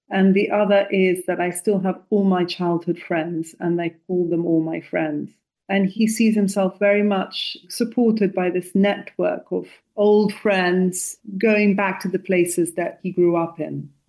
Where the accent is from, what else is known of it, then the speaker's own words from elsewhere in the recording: Tuscany, Italy; accent: Tuscan; English is a second language; now in England, United Kingdom; So I not only spoke Italian, but I come from Tuscany. I was born and brought up in Tuscany. So I speak with the same Tuscan local accent as Andrea and understand the dialect that people in that area of Italy speak.